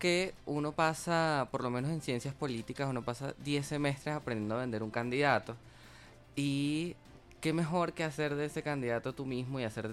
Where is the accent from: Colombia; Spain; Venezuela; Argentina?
Venezuela; La verdad es que hasta último momento, como buen venezolano, lo dejé.